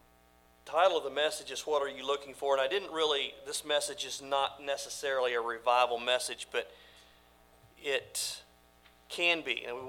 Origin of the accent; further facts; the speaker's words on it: Mississippi, United States; born there; LaVon, my wife, was born in Pennsylvania, and I was born in Mississippi, and that's a whole other story how we ended up where we are